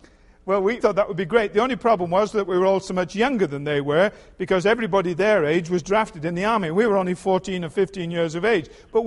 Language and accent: English; England, United Kingdom; born there; I was born in England in 1930. The war started in 1939.